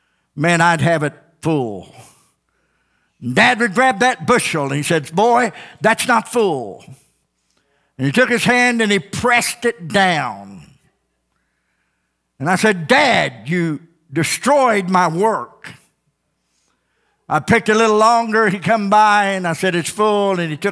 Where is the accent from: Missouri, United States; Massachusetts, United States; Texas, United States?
Missouri, United States; I grew up here in Missouri, and morning was called breakfast.